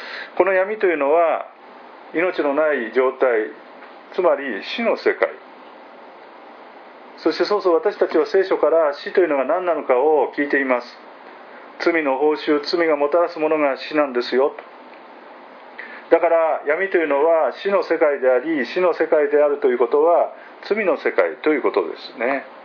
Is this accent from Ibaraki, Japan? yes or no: no; Tokyo, Japan; 私も都心で育ちましたけれども、私が小さい頃はね、まだ天の川見えたんですね23区内でも。